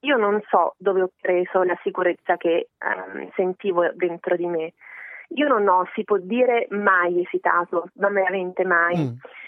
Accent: Salerno, Campania, Italy; sono di Salerno

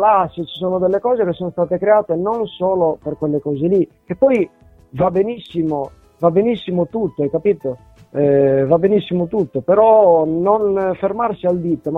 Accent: Valledoria, Sardinia, Italy; noi quindi l'abbiamo fatto nel nostro dialetto, che è il dialetto di un paese che si chiama Valle d'Oria, in provincia di Sassari, nord Sardegna, a 15 km da Castelsardo, che è un borgo medievale molto famoso in tutta Italia

